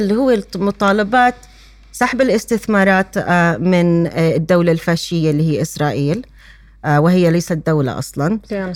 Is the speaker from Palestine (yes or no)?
yes; Palestine; إحنا بحاجة إنه نعتذر لهم ونقولهم إنه إحنا كفلسطينية مهجر لازم نعمل أكتر